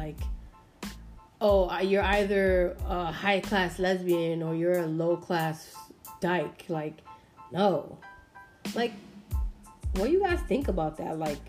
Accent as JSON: {"language": "English", "town": "New York City", "region": "New York", "country": "United States", "said": "I'm from the Bronx and Washington Heights. Like, I'm hood. You hear me? Like, I'm straight New York sometimes, you know?"}